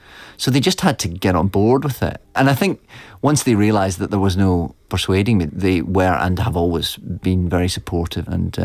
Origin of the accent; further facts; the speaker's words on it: Scotland, United Kingdom; growing up in Scotland under Thatcher